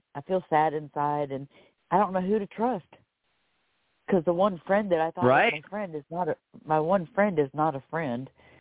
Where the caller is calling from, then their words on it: Florida, United States; from Florida.